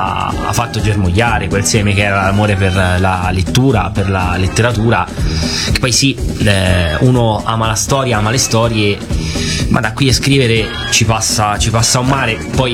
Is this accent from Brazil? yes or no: no; Brussels, Belgium; also born or lived in Gualdo, Italy; now in Italy; io ho trascorso i primi anni, sono nato a Gualdo, però da piccolino poi mi sono trasferito perché mio padre lavorava in Belgio. Quindi ho trascorso in realtà i primi anni dell'infanzia a Bruxelles.